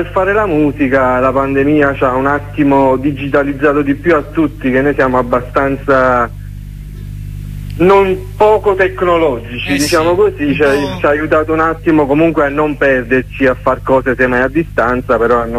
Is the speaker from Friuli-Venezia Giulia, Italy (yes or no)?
no; Pontecagnano, Campania, Italy; Ma Sant'Antonio è un quartiere della mia cittadina, io sono di Ponte Cagnano.